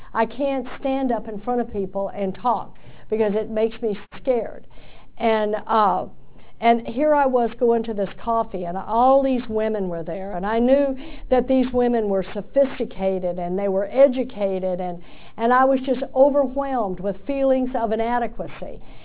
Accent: Texas, United States; You know, I'm a hick from Texas.

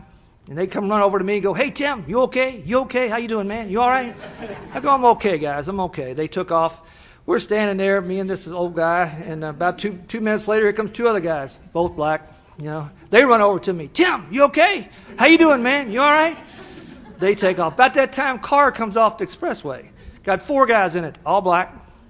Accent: Louisville, Kentucky, United States; I'm from Louisville, Kentucky.

